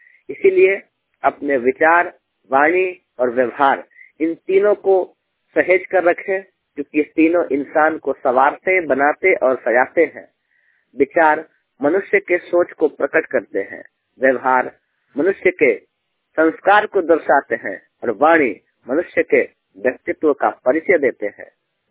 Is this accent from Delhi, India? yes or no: yes; Delhi, India; मैं दिल्ली का रहने वाला हूँ, 100% ब्लाइंड मैं बात कर रहा हूँ।